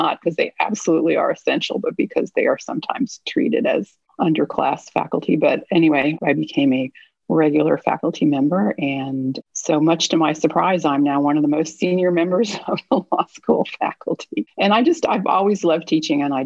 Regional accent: Connecticut, United States; So I grew up in Connecticut, been winding my way sort of southwest ever since

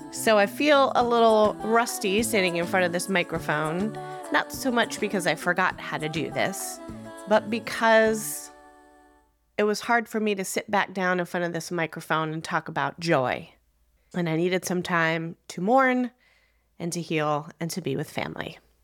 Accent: Matawan, New Jersey, United States; let's go back to Mattawan, where we are both born and raised in Monmouth County, New Jersey.

